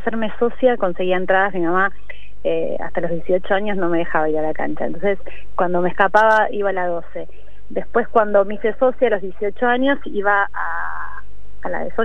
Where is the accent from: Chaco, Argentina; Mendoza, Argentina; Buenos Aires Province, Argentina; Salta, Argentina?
Buenos Aires Province, Argentina; La Matanza; en este caso de La Matanza, donde yo nací, donde yo me crié